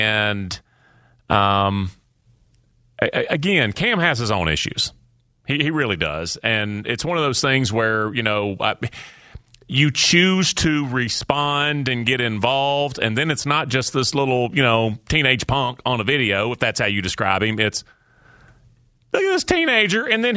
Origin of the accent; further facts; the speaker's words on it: Georgia, United States; I grew up just outside of Atlanta.